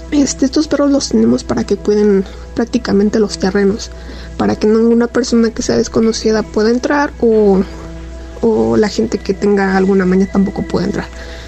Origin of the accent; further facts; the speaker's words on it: Mexico City, Mexico; soy de la Ciudad de México, pero tengo mucha familia en el estado de Hidalgo. Esto me pasó cuando yo tenía 23 años, actualmente tengo 27.